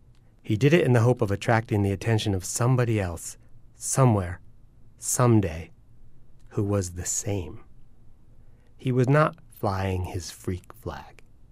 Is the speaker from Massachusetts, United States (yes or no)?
no; Columbia, Maryland, United States; born or raised there